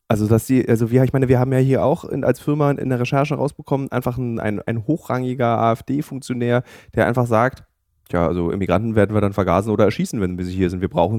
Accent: Berlin, Germany; von mir in meiner Heimatstadt Berlin.

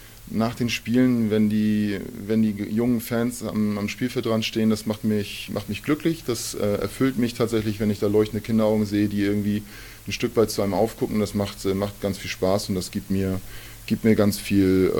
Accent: Hamburg, Germany; born there; Ich bin in Hamburg geboren

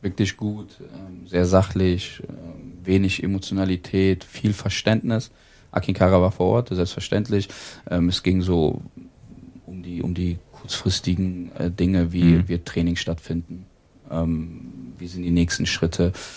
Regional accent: Siegen, North Rhine-Westphalia, Germany; ich beziehe es jetzt mal so auf meine Heimatstadt Siegen, ne?

